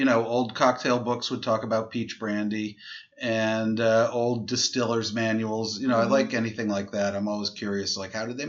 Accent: New York City, New York, United States; I'm a New Yorker.

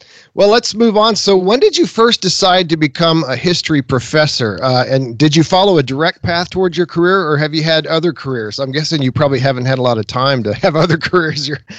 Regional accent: Houston, Texas, United States; You know, I grew up in Houston, Texas, and there's just not a lot out here. There's a little bit of Texas history stuff, but even that is kind of few and far between and spread out.

